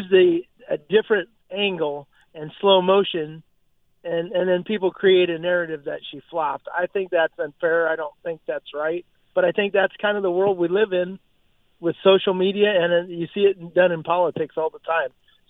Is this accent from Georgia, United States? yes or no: no; Iowa, United States; Well, I'm not a Cajun. I'm an Iowan.